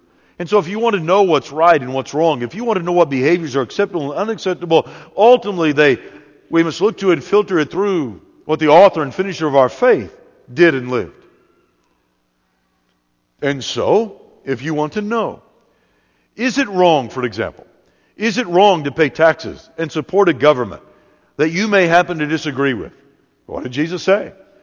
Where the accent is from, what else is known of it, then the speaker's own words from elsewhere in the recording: California, United States; born there; I come from the West Coast by birth. I was born in California. I tell people I got out as quickly as I could, but I was born there.